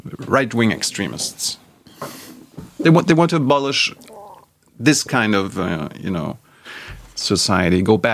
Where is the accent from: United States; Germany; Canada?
Germany; East Germany; I'm from East Germany, former East Germany, and you grow up with your teachers